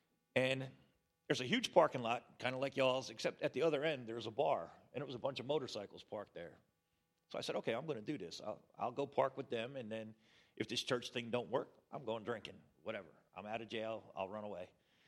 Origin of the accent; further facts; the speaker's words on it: New Jersey, United States; I grew up in New Jersey. I spent 9 years in an outlaw motorcycle club